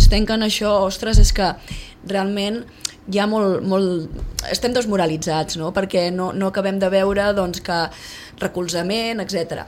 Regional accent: Sitges, Catalonia, Spain; el 60% som de Sitges. Som gent com jo, ja ho veus.

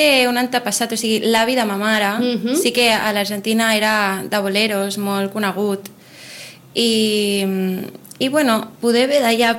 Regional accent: Sitges, Catalonia, Spain; born or raised there; also born or lived in Barcelona

